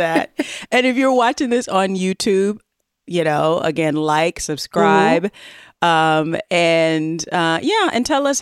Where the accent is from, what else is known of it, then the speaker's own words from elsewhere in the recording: Southern US, United States; accent: Southern; I tell you, boy, don't let me get out my Southern accent.